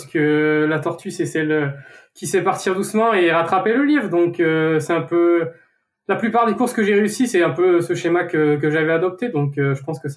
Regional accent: Auvergne-Rhône-Alpes, France; Donc voilà, pour mon enfance, vraiment dans le Cantal, tourner nature.

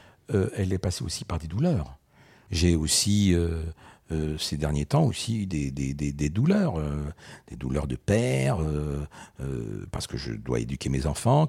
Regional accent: Constantine, Constantine Province, Algeria; born there; moi je suis né en Algérie, j'ai été élevé pendant 2 ans dans un orphelinat qui se trouve à Constantine

